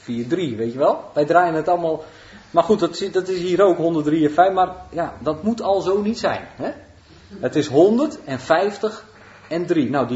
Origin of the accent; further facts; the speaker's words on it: Netherlands; Wij als Nederlanders zeggen 153.